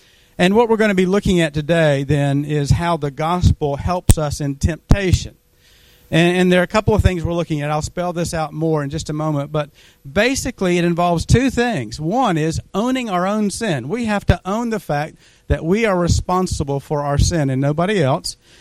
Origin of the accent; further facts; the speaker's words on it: North Carolina, United States; I grew up in North Carolina, and that is big college basketball area.